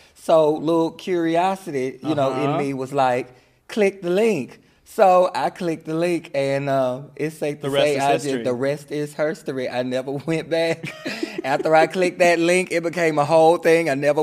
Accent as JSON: {"language": "English", "town": "Sparta", "region": "Georgia", "country": "United States", "tie": "born or raised there", "said": "But I grew up in Sparta, Georgia. Very, very small town, deep in the country, like middle Georgia. It's next to like Macon and Augusta."}